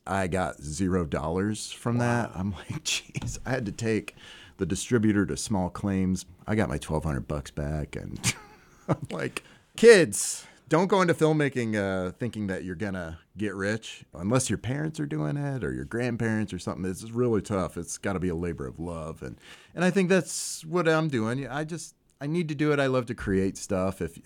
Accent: Springfield, Illinois, United States; So I grew up in Springfield. I went to Lincoln Land and was an art major for a while.

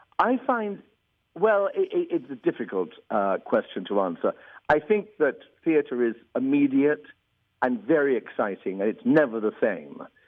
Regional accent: New York, United States; born there; And I was born in New York, which has given me the best of both worlds.

